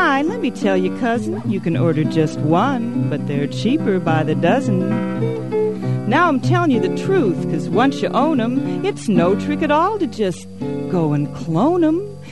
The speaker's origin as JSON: {"language": "English", "region": "Michigan", "country": "United States", "lives_now": "Camden, United States", "said": "Well, I'm originally from Michigan."}